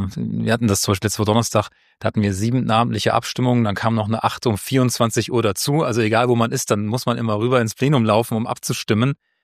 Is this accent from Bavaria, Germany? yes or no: no; North Rhine-Westphalia, Germany; Also ich bin vom Lebenslauf her in NRW aufgewachsen, habe dann in Köln, in Maastricht studiert, in Gießen dann promoviert, in Frankfurt dann habilitiert.